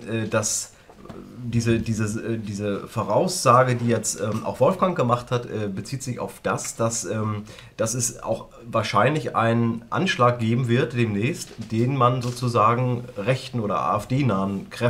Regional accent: Iran; Also warum habe ich als Iraner

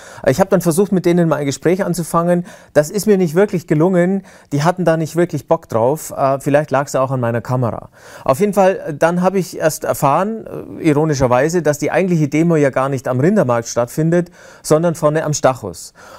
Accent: Munich, Bavaria, Germany; euch vielleicht ja wissen, ich komme ja aus München.

